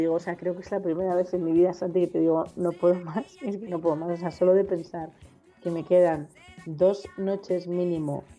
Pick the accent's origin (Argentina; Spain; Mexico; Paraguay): Spain; Zamora, Castile and León; now in Madrid, Spain; Yo soy zamorana y en Zamorana, pues, en Zamora refresca.